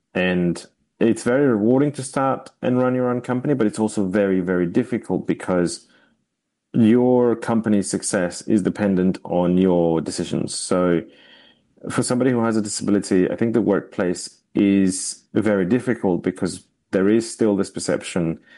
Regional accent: Colombia; So I'm originally from Colombia, and I was born in a small town in the middle to the southwest of the country, basically the coffee region.

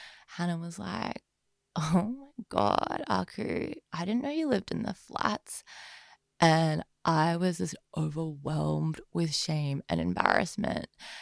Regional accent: Melbourne, Victoria, Australia; Growing up in Carlton fundamentally has shaped who I am today, and I think it'll continue to shape me for the rest of my life. Born and raised on the Carlton Estate

